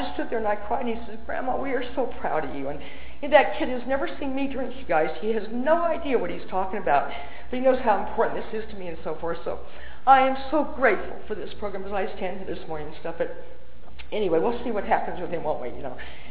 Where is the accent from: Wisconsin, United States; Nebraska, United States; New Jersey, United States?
Nebraska, United States; Lincoln; And, you know, when I was growing up in Nebraska, there just wasn't a lot of drugs on the street.